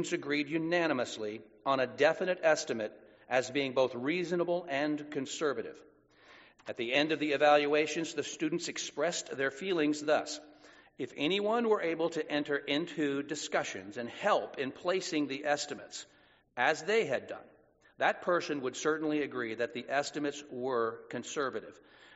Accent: Santa Rosa, California, United States; born there; I was born in Santa Rosa.

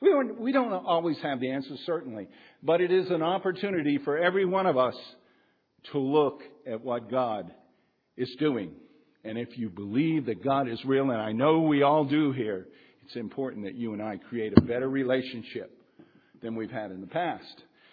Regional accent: Estancia, New Mexico, United States; I'm from Estancia, New Mexico, if you don't know.

